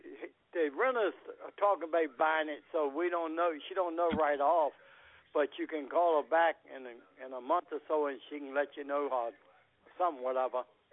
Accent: Petersburg, Virginia, United States; because I was born and raised in there in Petersburg years ago.

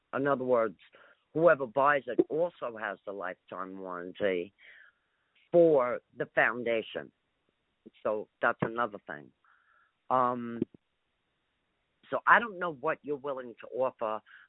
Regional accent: New York, United States; I grew up in New York, in right on the Atlantic Ocean, in between the Jamaica Bay and the Atlantic Ocean. So I was basically on an island, and I just happened to love the water.

